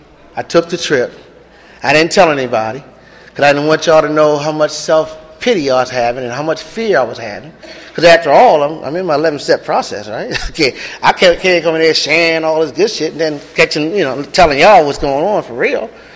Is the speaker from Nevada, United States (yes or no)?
no; Baltimore, Maryland, United States; Look, I'm from Baltimore. My mom and daddy, old school, they live in a very segregated area.